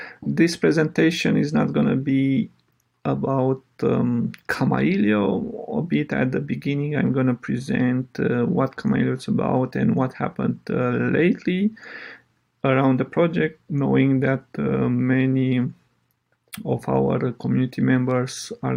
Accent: Romania; now in Berlin, Germany; I'm originally from Romania, living in Berlin, Germany

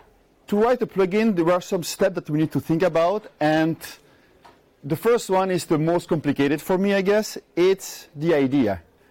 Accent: Belgium; English is a second language; I'm from Belgium, so I'm used to the Belgium water that you all had last night

